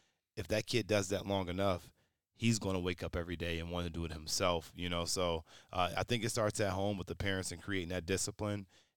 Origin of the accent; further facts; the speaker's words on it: Shaker Heights, Ohio, United States; I'm from Northeast Ohio, Shaker Heights, Ohio, if you know where that's at.